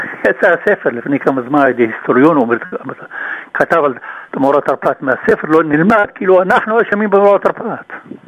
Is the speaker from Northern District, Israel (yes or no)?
yes; Safed, Northern District, Israel; אני לא רוצה, אני יליד צפת, ולפני 15 שנה פתחתי בזה